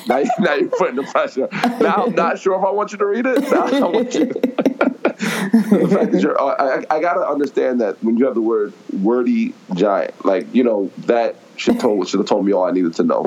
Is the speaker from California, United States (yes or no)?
no; New Jersey, United States; I'm from New Jersey, but yet I've seen you 3 times, 4 times already